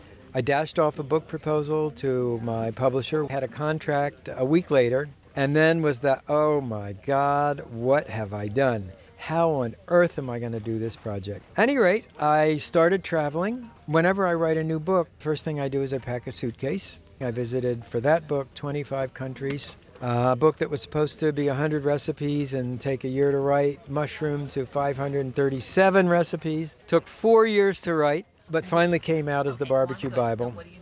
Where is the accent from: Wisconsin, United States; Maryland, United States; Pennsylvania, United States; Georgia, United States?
Maryland, United States; Baltimore; also born or lived in Japan; I was born in Japan, raised in Baltimore, and at the time living in Miami, which does not have a barbecue tradition.